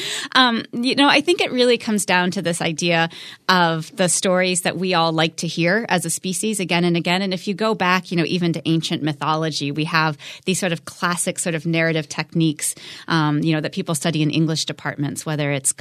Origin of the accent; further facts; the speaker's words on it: Midwest, United States; I grew up in the Midwest and always felt sort of dislocated in the Midwestern landscape.